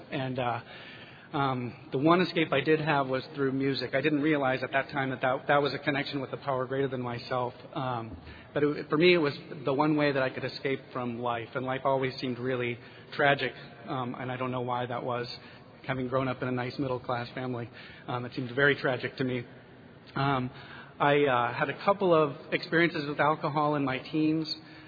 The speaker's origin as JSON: {"language": "English", "region": "Minnesota", "country": "United States", "tie": "born or raised there", "also_born_or_lived": "San Francisco", "moved": "yes", "said": "The third phase, I would say, of my drinking was that I had moved to San Francisco, and I grew up in Minnesota. I had moved to San Francisco, and my life had centered around the bar"}